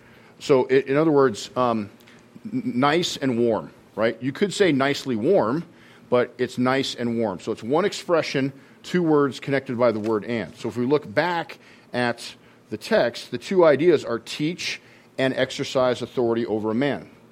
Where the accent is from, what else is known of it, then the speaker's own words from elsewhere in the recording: Boulder, Colorado, United States; I was raised in Boulder Public Schools